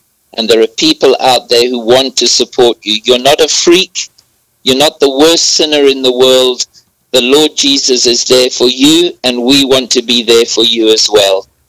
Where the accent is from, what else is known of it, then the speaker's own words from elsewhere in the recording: Zimbabwe; also born or lived in Zambia / New Zealand / United States; now in United Kingdom; Well, I was born in Zambia and raised in Zimbabwe. I married a South African.